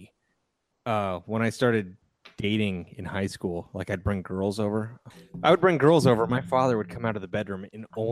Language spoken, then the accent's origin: English; Iowa, United States; So growing up in Iowa, I would swim in lakes, ponds.